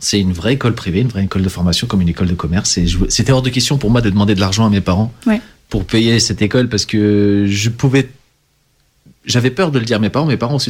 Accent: Achères, Île-de-France, France; la ville où j'ai grandi, à Acher.

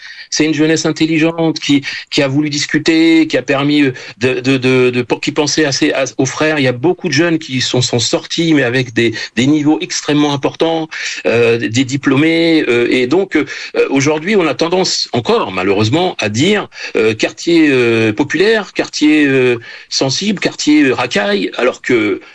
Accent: Sartrouville, Île-de-France, France; J'ai grandi à la Cité des Indes. Bon, voilà, la Cité des Indes, elle est dans un coin au fin fond de Sartrouville.

